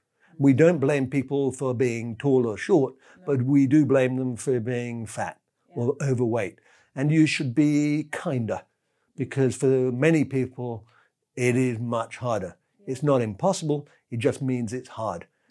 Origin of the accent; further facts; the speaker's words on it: England, United Kingdom; because I'm English, obviously.